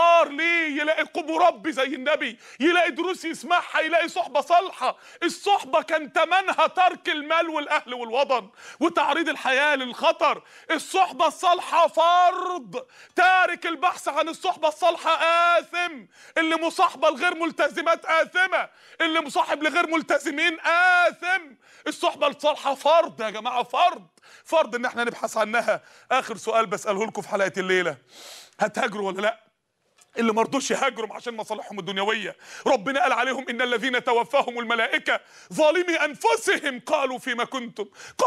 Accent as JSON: {"language": "Arabic", "town": "Mansoura", "region": "Dakahlia", "country": "Egypt", "said": "وفاء لإحدى النساء الفاضلات اللي عندنا في المنصورة"}